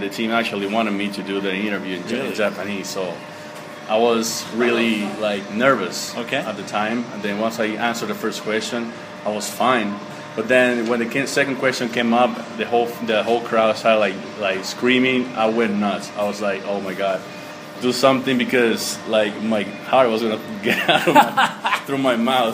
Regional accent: Anaco, Anzoátegui, Venezuela; English is a second language; It's a city called Anaco.

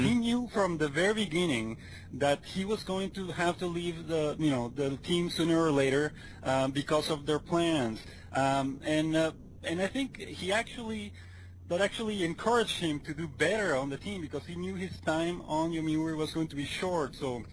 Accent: Venezuela; English is a second language; because obviously I'm from Venezuela, and I used to do it for some newspapers and magazines in Venezuela

